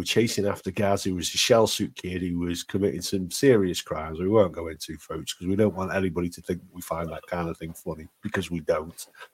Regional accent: United Kingdom; because we're polite folks like that, because we're very British.

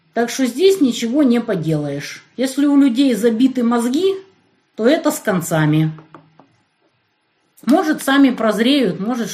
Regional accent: Siberia, Russia; Я с Сибири. Недавно летели в Москву.

